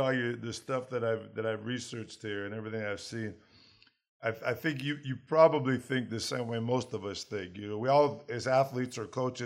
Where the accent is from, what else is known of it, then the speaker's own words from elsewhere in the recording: Rochester, New York, United States; right across the border from Toronto, right across the border from where I was born and raised in Rochester.